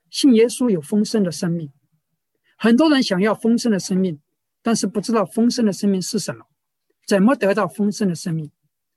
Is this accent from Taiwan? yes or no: no; China; 对我们大陆人可能不大熟悉